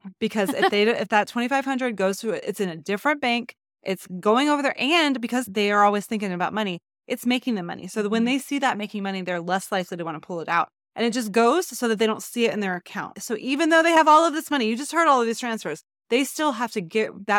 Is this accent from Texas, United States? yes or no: yes; Texas, United States; And please don't be offended if you're from Texas, because I'm from Texas.